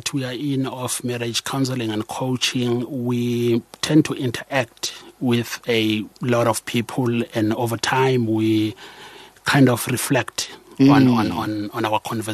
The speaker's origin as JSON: {"language": "English", "town": "Amersfoort", "region": "Mpumalanga", "country": "South Africa", "lives_now": "Johannesburg, South Africa", "said": "For instance, I'm from Amersfoort, and I've never saw anybody buying anybody flowers that side."}